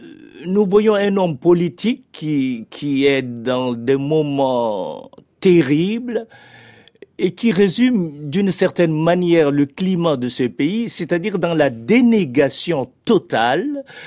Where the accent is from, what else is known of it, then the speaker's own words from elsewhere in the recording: Chad; now in France; quand on est tchadien, quand même, le Tchad, ce n'est qu'un pays de soldats.